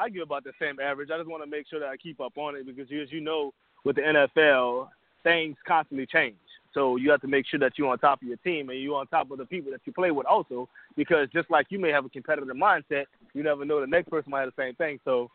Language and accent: English; New Orleans, Louisiana, United States; New Orleans. I'm down in New Orleans.